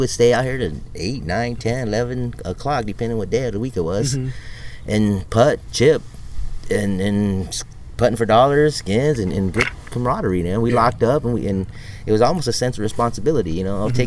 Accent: East Stockton, United States; You asked where I was from, you know, growing up in East Stockton and going to Franklin and Montezuma and Hamilton and golf wasn't something we even thought about.

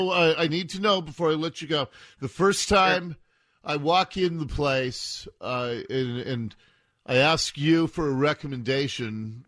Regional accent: Seattle, Washington, United States; I grew up in Seattle, grew up in Ballard, spent a lot of time at Northgate.

